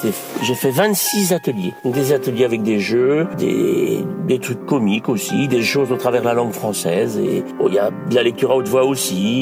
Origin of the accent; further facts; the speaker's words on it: La Guerche-de-Bretagne, Brittany, France; je suis de la Gerge de Bretagne, donc c'est en Ille-et-Vilaine et c'est limitrophe au département de la Loire-Atlantique, de la Mayenne et du Maine-et-Loire aussi. Donc 62 ans, je suis à la retraite